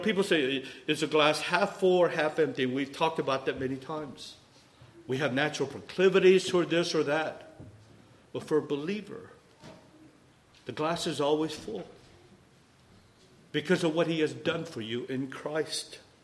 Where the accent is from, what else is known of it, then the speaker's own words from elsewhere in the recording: South Korea; English is a second language; Oh, I came from Korea, I was adopted, and I begin to see a pattern that God delivered me.